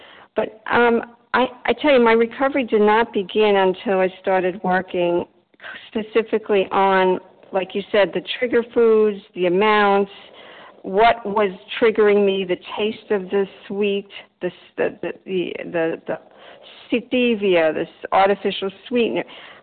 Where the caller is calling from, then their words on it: Delray Beach, Florida, United States; I'm calling from Delray Beach, Florida.